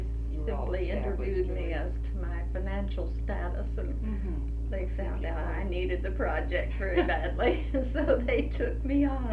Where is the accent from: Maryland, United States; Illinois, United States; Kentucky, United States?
Maryland, United States; Baltimore; born there; also born or lived in California; I was born in Baltimore, Maryland in 1896.